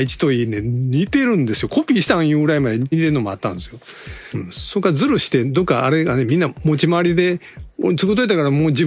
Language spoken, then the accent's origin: Japanese; Osaka, Japan; accent: Osaka dialect; 私の大阪弁では